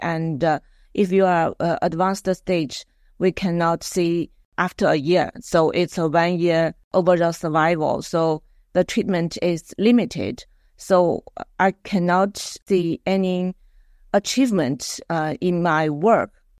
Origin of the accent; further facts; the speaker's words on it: Lanzhou, Gansu, China; cuisine, especially the famous Lanzhou beef noodles. If you have a chance, have time, you can go to my hometown to taste it.